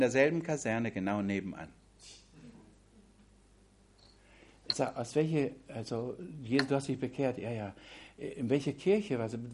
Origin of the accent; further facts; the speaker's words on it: Scotland, United Kingdom; Du bist auch Schotte? Sag ich, ja, ich bin auch Schotte.